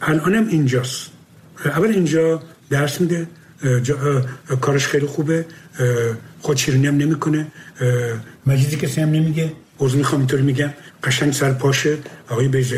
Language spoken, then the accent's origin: Persian; Abadan, Khuzestan, Iran; moved away; من بچه آبادانم، آبادان نزدیک تیارو میارو اینا بر بیرون بود